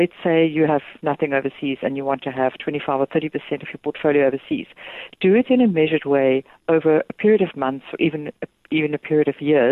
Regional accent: South Africa; As a South African, you do need to have offshore investments.

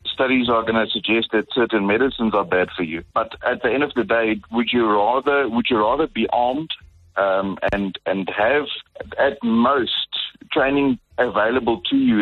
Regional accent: South Africa; But as women, as South African citizens, whether you're male or female, we have to start arming ourselves.

